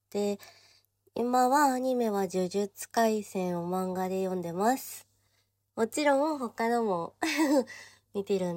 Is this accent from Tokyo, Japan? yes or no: no; Chiba, Japan; 出身は千葉です。で、年齢は20歳です。